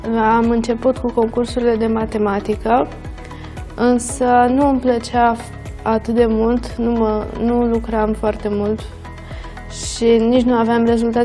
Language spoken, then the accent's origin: Romanian; Craiova, Dolj, Romania; Craiova este orașul meu natal. Am trăit aici toți cei 17 ani de până acum.